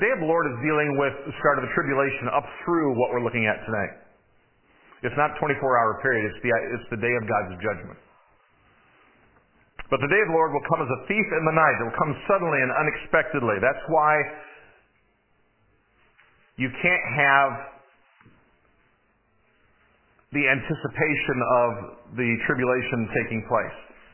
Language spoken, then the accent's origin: English; Michigan, United States; When I was a kid in sixth grade, growing up in Michigan, we went on a field trip to the Ford Rouge plant